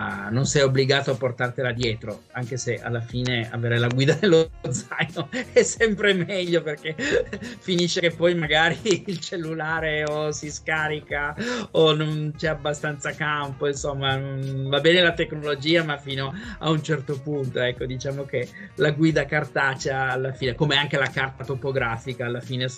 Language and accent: Italian; Piedmont, Italy; Sai, il vino da buon piemontese, Barbera.